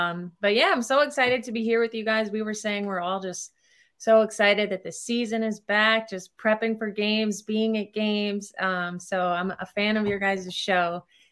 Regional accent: White Plains, New York, United States; Yeah. So born and raised in White Plains.

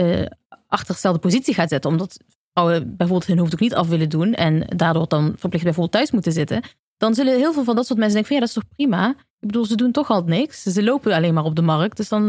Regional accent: Eindhoven, North Brabant, Netherlands; Maar als je gaat naar bijvoorbeeld in Eindhoven, waar ik vandaan kom, of een andere plek in Nederland

